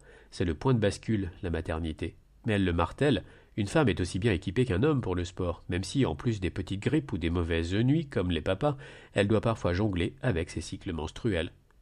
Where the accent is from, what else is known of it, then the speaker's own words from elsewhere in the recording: Vitry-sur-Seine, Île-de-France, France; J'ai grandi à Balzac, à Vitry